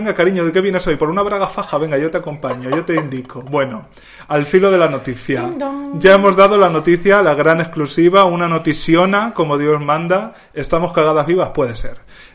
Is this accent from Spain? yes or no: yes; Castilla-La Mancha, Spain; no le voy a decir yo a mi madre que no me cebe como gorrino manchego que soy